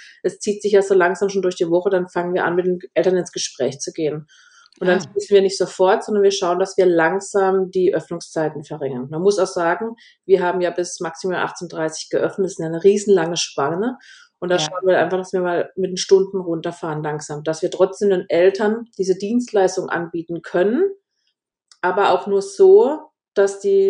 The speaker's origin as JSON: {"language": "German", "region": "Baden-Württemberg", "country": "Germany", "accent": "Baden dialect", "said": "Ich komme aus dem schönen Südbaden. Vielleicht hört man das nachher auch ein bisschen im Podcast an meinem Dialekt, und dem symbadisch-badischen Dialekt."}